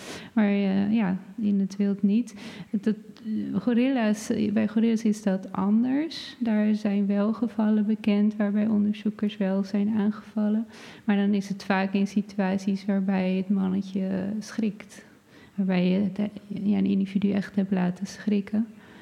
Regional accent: Netherlands; Maar ik ben Nederlandse meid en best wel lang.

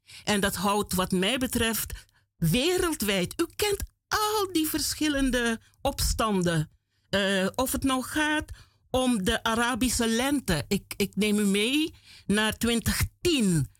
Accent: Suriname; born there; ik ben in Suriname geboren

